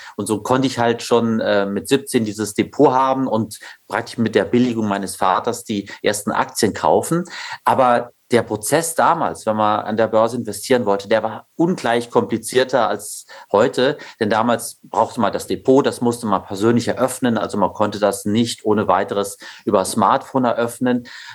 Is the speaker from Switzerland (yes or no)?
no; Saarland, Germany; Ja, ich stamme aus dem Saarland